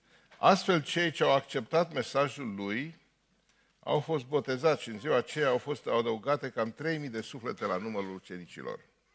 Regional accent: Bucharest, Romania; eu fiind bucureștean, deși familia mea e de pe aici, dar eu m-am născut în București, am crescut ca bucureștean

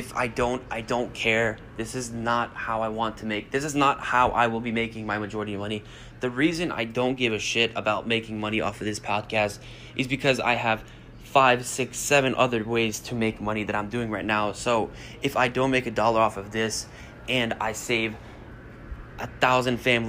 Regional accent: Bosnia & Herzegovina; also born or lived in Germany; I'm from Bosnia, when they went to war, you know, a huge war happened, we got sent to Germany, actually, my parents got sent to Germany, that's where I was born, came back

